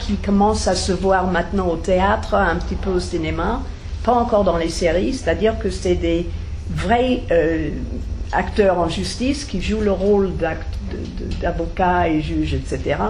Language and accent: French; United States; now in France; Pourtant, je suis en France depuis très très longtemps, mais en tant qu'Américaine